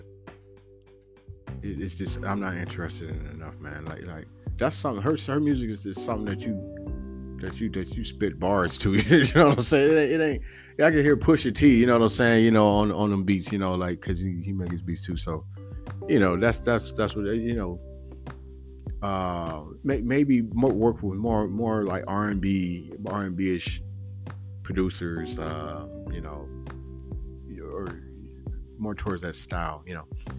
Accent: California, United States; You know, I'm from the West Coast, I'm from Cali, and I that's my beloved state.

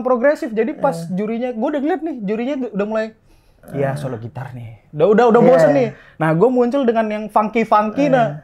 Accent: Medan, North Sumatra, Indonesia; moved away as an adult; now in Bandung, Indonesia; Makanya akhirnya gue pindah dari Medan ke Bandung.

